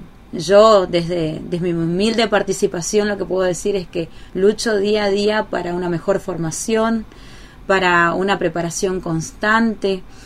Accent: Argentina; Algo que nos llena totalmente de historia como argentinos

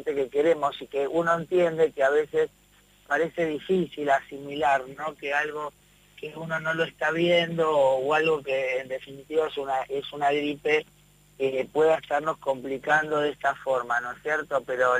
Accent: Argentina; somos argentinos, que somos gente que vivimos en este país

